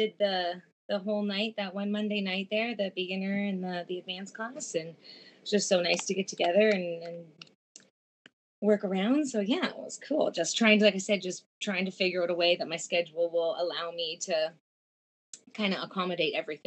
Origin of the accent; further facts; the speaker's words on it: Nova Scotia, Canada; Well, I'm initially originally from Nova Scotia, and just grew up loving wrestling.